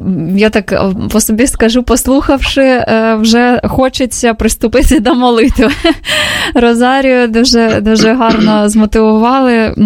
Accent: Zaporizhzhia, Zaporizhzhia Oblast, Ukraine; я родом з Запоріжжя, і знаємо, що це є прифронтове таке місто зараз

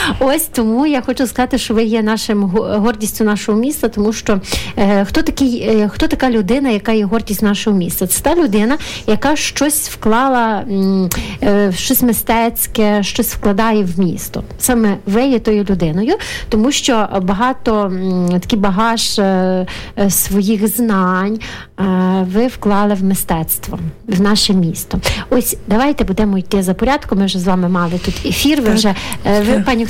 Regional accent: Ternopil, Ternopil Oblast, Ukraine; born there; я хоч народилася в Тернополі, але пані Оксана, мабуть, не знає, але я 18 років в Тернополі не жила.

